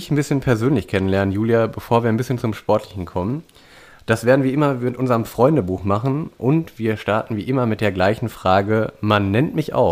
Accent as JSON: {"language": "German", "region": "Thuringia", "country": "Germany", "tie": "born there", "said": "ich bin ja tatsächlich in Thüringen geboren auch."}